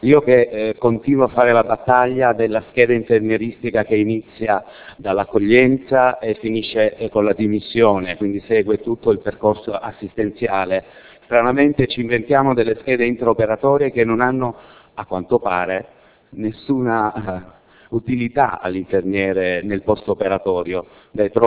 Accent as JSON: {"language": "Italian", "town": "Lecce", "region": "Apulia", "country": "Italy", "said": "Buongiorno, vengo da Lecce."}